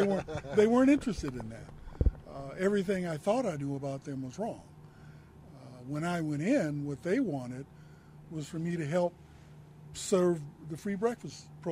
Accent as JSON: {"language": "English", "town": "Los Angeles", "region": "California", "country": "United States", "tie": "born or raised there", "said": "I grew up initially in Watts on 120th and Wadsworth, okay."}